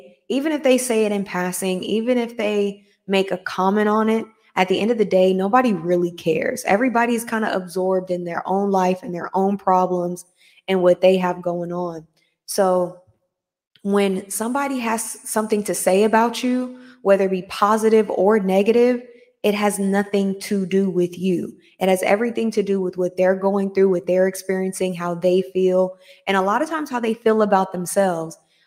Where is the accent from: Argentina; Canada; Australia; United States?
United States; especially growing up in America, I can't speak for other cultures and other continents, but growing up in America, we had some mean kids.